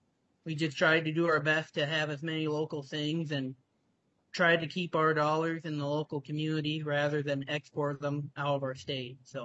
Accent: Amo Township, Minnesota, United States; I'm from Amo Township, south of Storrdon, Minnesota, north of Heron Lake.

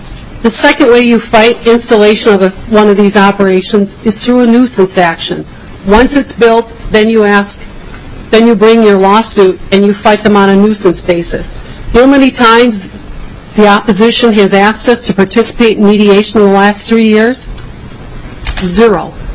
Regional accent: Minnesota, United States; now in Hennepin County, United States; I grew up in Dodge County, Minnesota. I'm here this morning as a proud farmer's daughter

